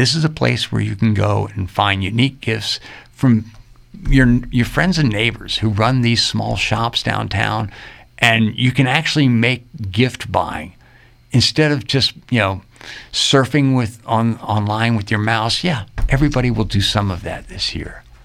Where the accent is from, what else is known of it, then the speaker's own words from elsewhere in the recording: Port Royal, Virginia, United States; I remember growing up, we grew up in Port Royal, and coming into the city of Fredericksburg at Christmas time